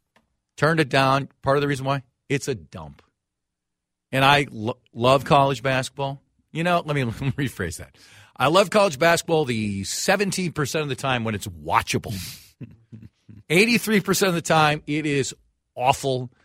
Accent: Golden Valley, Minnesota, United States; My bedroom growing up in Golden Valley.

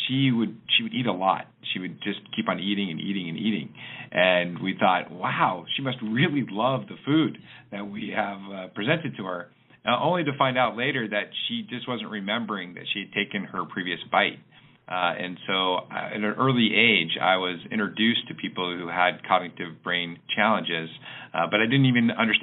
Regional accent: Oregon, United States; I grew up in Oregon, and we would go visit a beloved relative, my Aunt Lil, in California

